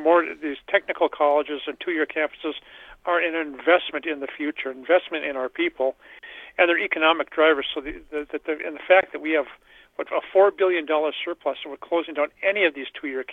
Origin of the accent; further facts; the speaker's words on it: Superior, Wisconsin, United States; I grew up in Superior, you know, your guests there, you grew up in Superior. I went to the school at UW-Superior and got a good education there.